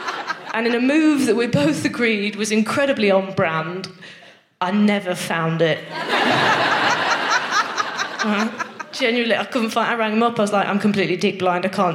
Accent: Nottingham, East Midlands, United Kingdom; I'm not even northern. I'm from Nottingham, but I think that's north enough to be too northern for therapy.

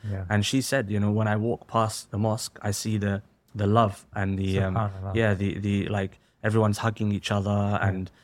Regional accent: United Kingdom; Like, I am a Muslim, I'm British, yes, but I'm Muslim first.

